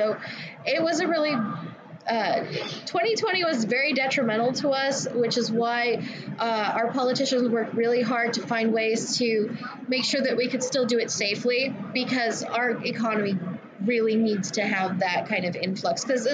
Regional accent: California, United States; I am. I'm from Riverside County.

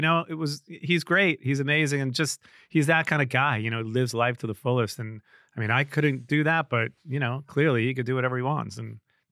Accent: New York, United States; I was a kid from Long Island, from the Five Towns.

